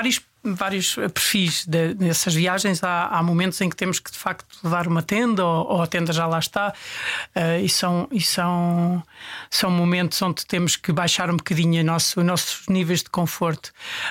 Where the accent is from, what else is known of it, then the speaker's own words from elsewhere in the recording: Portugal; Sou daqui da Calçada de Carris, a 100 metros. Eu digo sempre que estou que nasci a 100 metros da placa.